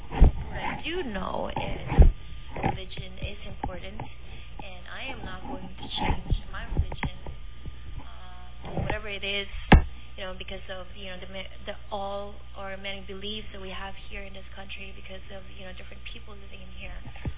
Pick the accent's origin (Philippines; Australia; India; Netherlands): Philippines; now in United States; I grew up in the Philippines where it's a Catholic world.